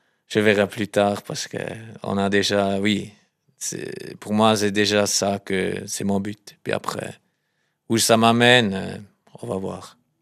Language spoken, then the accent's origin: French; Thurgau, Switzerland; born there; je suis né à Turgovie